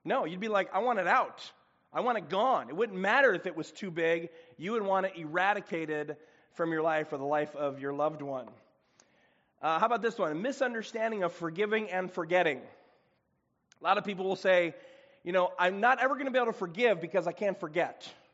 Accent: Chicago, Illinois, United States; I'm from Chicago, so I'm a city boy.

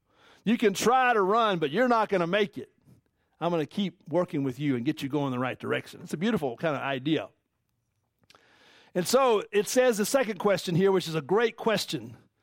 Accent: Atlanta, Georgia, United States; I'm a city guy. I'm Atlanta. I'm from Atlanta, Georgia. I know nothing about farming or animals or anything.

